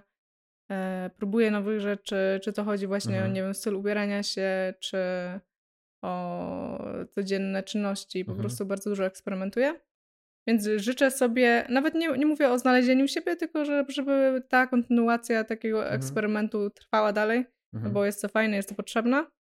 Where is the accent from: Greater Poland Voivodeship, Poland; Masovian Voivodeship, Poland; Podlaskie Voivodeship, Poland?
Greater Poland Voivodeship, Poland; Pochodzimy obydwoje z niewielkiego miasta w okolicach Poznania. Poznań! Gdzie wszyscy wszystkich znają, wszystko o sobie wiedzą i w zasadzie nawet wyglądają tak samo.